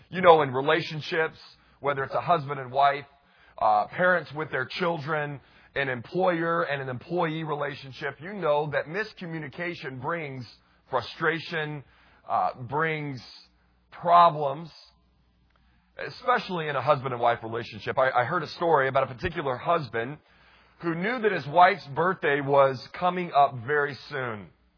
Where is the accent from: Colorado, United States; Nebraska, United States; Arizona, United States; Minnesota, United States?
Colorado, United States; I grew up in Colorado. My mom and dad live there. I have a good number of relatives who live on the western side of the state.